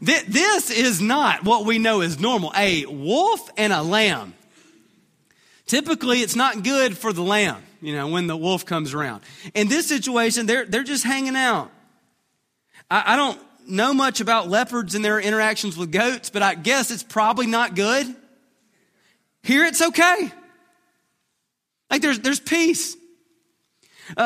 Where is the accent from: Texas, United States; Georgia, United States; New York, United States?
Texas, United States; Duncanville; We're from Duncanville.